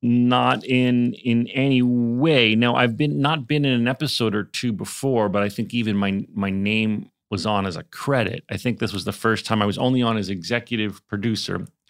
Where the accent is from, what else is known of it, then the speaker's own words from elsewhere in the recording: United States; Well, I'm an American, Daniel, so I feel like I should say nadir.